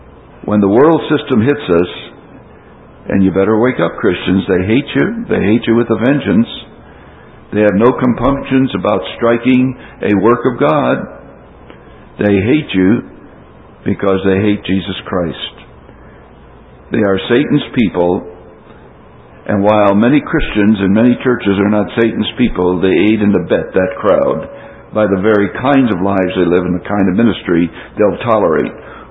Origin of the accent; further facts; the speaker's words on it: Texas, United States; I'm a minister from Texas